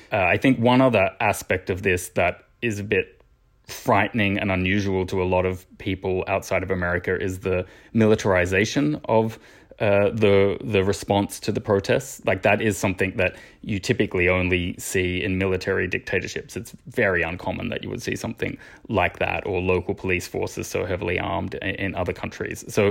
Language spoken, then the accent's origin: English; Australia; also born or lived in United Kingdom / Belgium; now in United States; So I grew up in Australia, and I've lived in the UK and Belgium for many years before becoming a reporter here in the US.